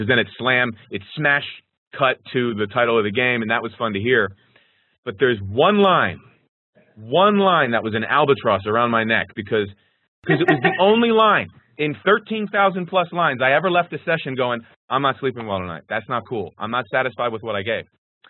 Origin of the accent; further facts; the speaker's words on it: Philadelphia, Pennsylvania, United States; Well, I'm from Philly, so he said take the Philly off of the end, put a little Philly into this one.